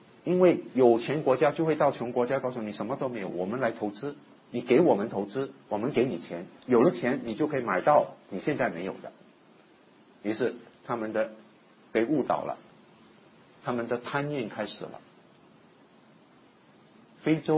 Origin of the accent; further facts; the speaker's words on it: China; 可能我们中国人去看，哎呀太可怜了